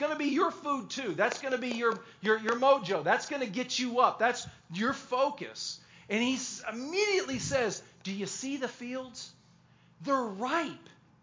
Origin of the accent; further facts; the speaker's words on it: Michigan, United States; I grew up in Michigan, and there was a saying midsummer, knee high.